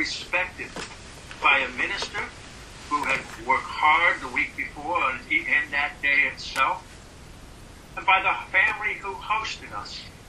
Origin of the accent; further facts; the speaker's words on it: Indiana, United States; When I was growing up in Indiana